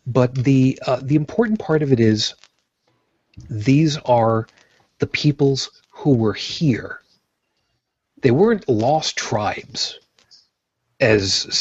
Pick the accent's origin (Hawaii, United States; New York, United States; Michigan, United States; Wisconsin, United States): New York, United States; West Babylon; See, for where I grew up on Long Island, so that people understand, I grew up in West Babylon